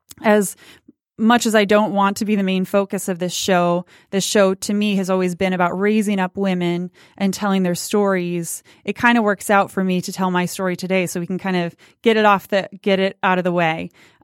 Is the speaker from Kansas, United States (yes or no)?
no; Detroit, Michigan, United States; I was born and raised in Michigan and pretty much spent the majority of my life in Corktown, Detroit. My family is Irish American